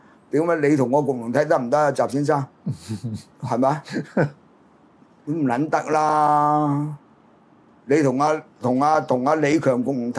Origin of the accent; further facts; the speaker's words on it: Hong Kong; 你拎我哋中國人出嚟，特別香港人。